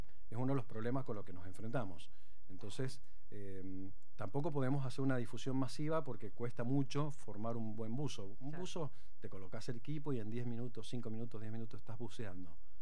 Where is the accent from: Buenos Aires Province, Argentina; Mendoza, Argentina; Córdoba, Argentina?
Mendoza, Argentina; Godoy Cruz; estamos en Godoy Cruz, en muy cerquita, ahí cerca del hipódromo. Esa es la del domicilio paterno, materno, donde yo nací y me crié